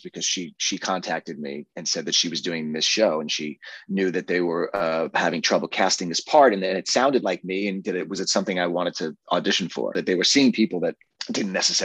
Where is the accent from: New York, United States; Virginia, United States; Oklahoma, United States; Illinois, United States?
New York, United States; like, you know, growing up on Long Island, most kids spend a good amount of their socializing and social life going into the city every weekend.